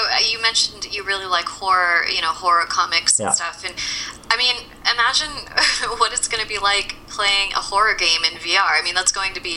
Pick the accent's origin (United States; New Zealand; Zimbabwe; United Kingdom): United States; New England; I grew up in New England, mm-hmm. and I live here currently.